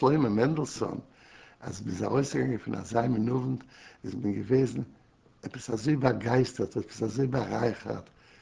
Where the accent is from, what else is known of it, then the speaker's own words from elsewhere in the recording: Warsaw, Masovian Voivodeship, Poland; born there; Nein, geboren bin ich in Warsche. Geboren bin ich in Warsche. Bin geboren in der historischen Date, dem 11. November 1918.